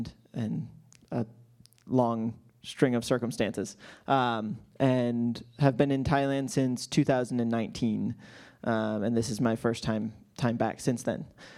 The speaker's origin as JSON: {"language": "English", "region": "Wisconsin", "country": "United States", "tie": "born or raised there", "said": "I grew up in Wisconsin, born and raised in the same house. I am a cheesehead, born and raised, and proud of it."}